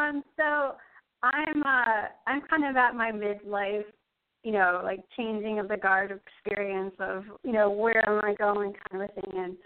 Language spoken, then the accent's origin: English; Springfield, Massachusetts, United States; Hi, Mike. … Yes, I'm from Springfield, Massachusetts.